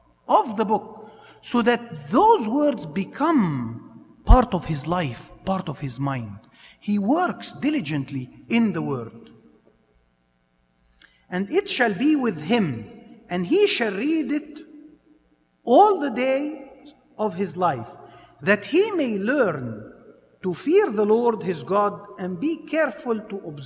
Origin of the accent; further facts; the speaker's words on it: Cleveland, Ohio, United States; we're originally from Cleveland, Ohio